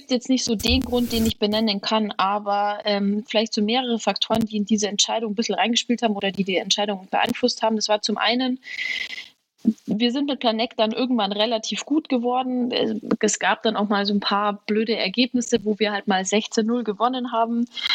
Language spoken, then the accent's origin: German; Germering, Bavaria, Germany; war in Germering, da wo ich aufgewachsen bin und wo ich angefangen habe